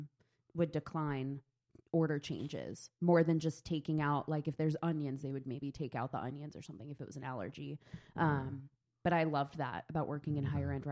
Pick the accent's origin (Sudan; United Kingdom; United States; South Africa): United States; Pennsylvania; So La Colombe is a Philly company, and I grew up outside of Philly.